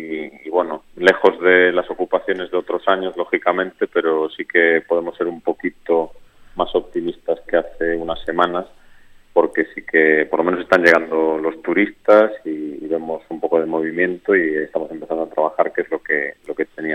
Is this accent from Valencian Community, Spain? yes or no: no; Galicia, Spain; moved away; Me pasa lo mismo porque yo soy gallego y muchos años fuera